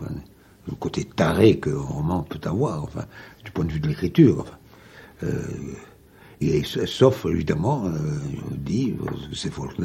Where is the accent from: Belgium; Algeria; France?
Algeria; born there; je suis né en Algérie, donc je dois m'exprimer comme un Algérien